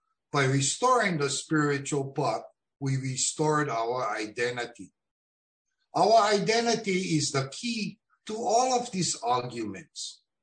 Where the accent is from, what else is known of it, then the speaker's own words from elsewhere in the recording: Kauai, Hawaii, United States; I'm from Kauai.